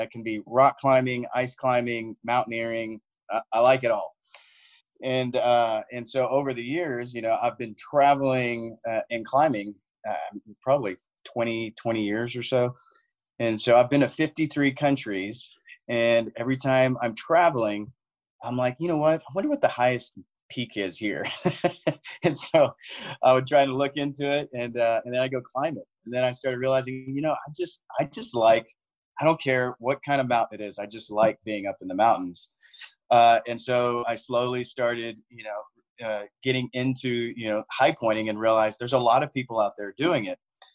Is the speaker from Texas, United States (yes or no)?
yes; Austin, Texas, United States; So our Texas episode, because we're from Austin, so like, let's start in our backyard of Texas.